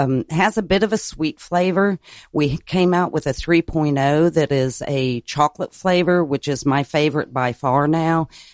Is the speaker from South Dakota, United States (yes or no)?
no; Louisville, Kentucky, United States; So you can tell I'm from Louisville, by the way.